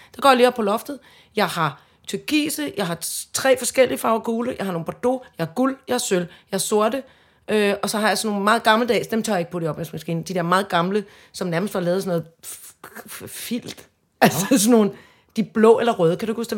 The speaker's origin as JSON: {"language": "Danish", "town": "Søborg", "region": "Capital Region of Denmark", "country": "Denmark", "tie": "born or raised there", "said": "I Søborg, alle søstrene, på det, vores mor er der ikke længere"}